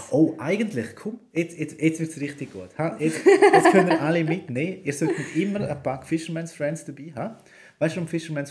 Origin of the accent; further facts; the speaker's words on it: Switzerland; Und darum haben wir als Schweizer Kind trotzdem Punika gekannt, obwohl man nie in Deutschland war